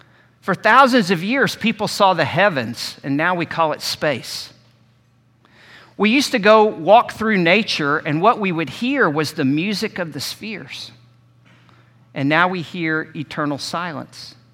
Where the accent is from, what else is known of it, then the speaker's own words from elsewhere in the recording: Texas, United States; I was like, we're from Texas. We can do a lot better than the Plymouth Rock.